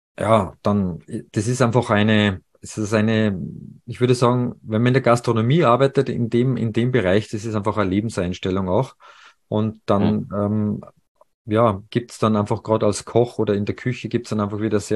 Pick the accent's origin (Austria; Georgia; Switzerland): Austria; Salzburg; also born or lived in Paris; Salzburg ist ja meine Heimat und ja, meine letzte Station im Ausland war in Paris